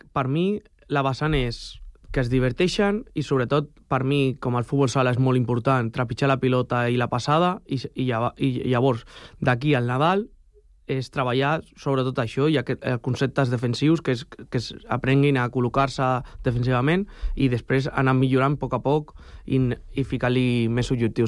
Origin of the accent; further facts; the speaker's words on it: Sant Cugat, Catalonia, Spain; ja que som de Sant Cugat